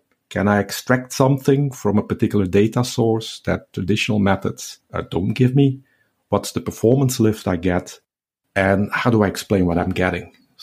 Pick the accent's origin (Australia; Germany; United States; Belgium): Belgium; English is a second language; moved away as an adult; now in Southampton, United Kingdom; I've been living and working in Southampton for a long time now, actually. It was back in 2004 that I moved from my home country, Belgium, where I did my PhD at KU Leuven, to the UK.